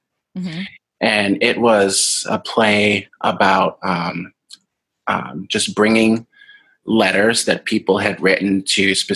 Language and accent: English; Durham, North Carolina, United States; I mean, I grew up in Durham, so it was a bigger city. So I didn't really have, you know, a lot of the wide open spaces that you would sort of think about growing up in North Carolina.